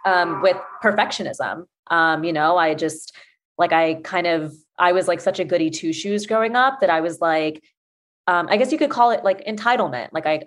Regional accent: Atlanta, Georgia, United States; I'm from Atlanta and, you know, and, like I've come from a community where, and a culture where everybody literally knows everyone.

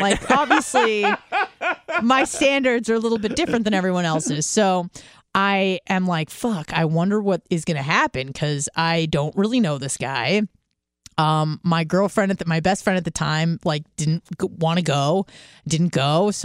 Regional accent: Carlsbad, California, United States; Yes. Well, it was Carlsbad, North County.

